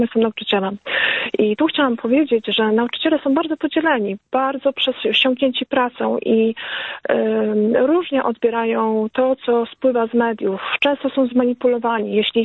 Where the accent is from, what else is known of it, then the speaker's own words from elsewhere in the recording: Pomeranian Voivodeship, Poland; Jestem też Kaszubką